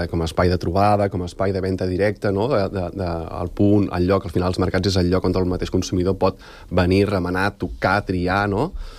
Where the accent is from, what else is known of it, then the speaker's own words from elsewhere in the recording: Sant Sadurní d'Anoia, Catalonia, Spain; now in Sant Cugat, Spain; jo no sóc d'aquí Sant Cugat, vinc de Sant Sadurní, vinc de més de pobles, no?, del Penedès